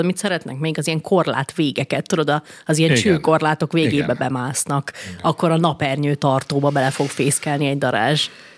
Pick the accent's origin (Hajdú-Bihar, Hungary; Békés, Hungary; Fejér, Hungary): Békés, Hungary; Amikor gyerek voltam, akkor ugye Békés megyében nőttem fel